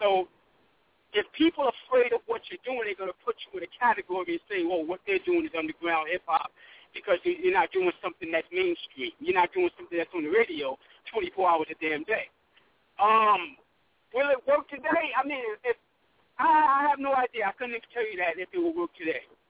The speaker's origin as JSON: {"language": "English", "town": "Brooklyn", "region": "New York", "country": "United States", "said": "I'm from Brooklyn, New York. We got that kind of unique kind of flow that comes out of Brooklyn"}